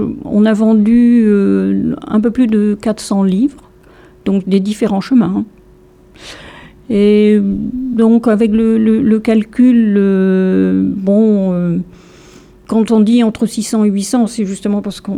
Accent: Brittany, France; Je suis des Côtes d'Armor

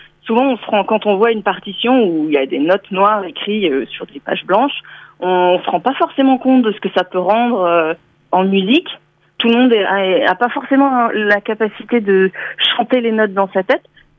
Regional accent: Nantes, Pays de la Loire, France; moi je suis nantaise de souche et puis forcément la vie a fait que je suis partie de Nantes pour le travail, pour les études, etc. Et puis quand j'ai voulu revenir m'installer à Nantes

